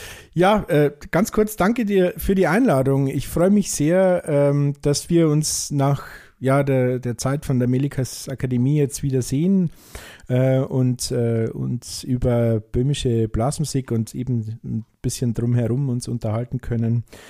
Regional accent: Seebahn, Germany; irgendwann mal ein Flügelhorn gekauft und habe dann im örtlichen Musikverein hier in Seebahn, das ist mein Heimatdorf

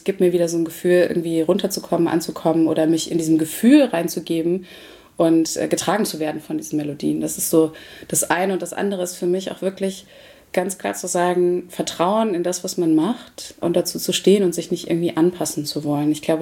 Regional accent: Rhineland-Palatinate, Germany; gedruckt ist in Ton aus dem Westerwald, wo ich herkomme.

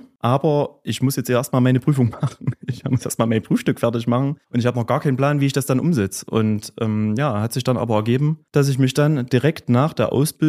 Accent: Gera, Thuringia, Germany; Ich bin ein richtiger Urgärscher. Ich bin hier geboren, ich lebe schon immer in Gera. Mich hat es hier so vom Wohnort noch nicht weggetrieben. Ich bin in Lausanne damals aufgewachsen.

